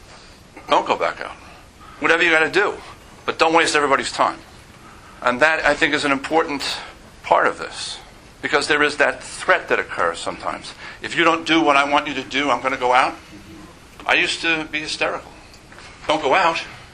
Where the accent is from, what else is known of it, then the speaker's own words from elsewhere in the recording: Manhattan, New York, United States; since I come from Manhattan, and a lot of the comments that I make are directed at the Manhattan meetings.